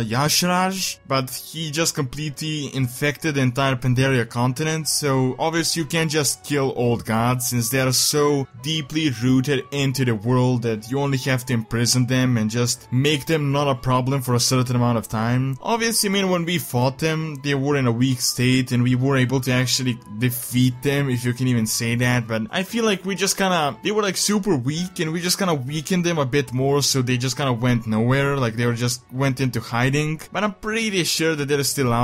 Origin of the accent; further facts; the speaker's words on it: Serbia; Just for the information, I'm from Serbia. Some people think I'm from Siberia.